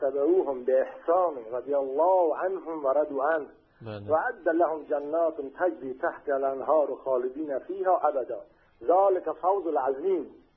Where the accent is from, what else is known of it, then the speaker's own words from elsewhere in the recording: Shiraz, Fars, Iran; از برادران اهل سنت شما هستم، از شیرازم.